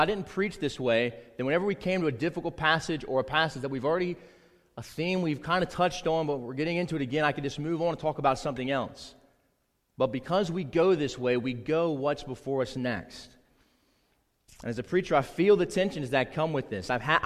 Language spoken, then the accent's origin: English; South Carolina, United States; I'm a redneck from South Carolina.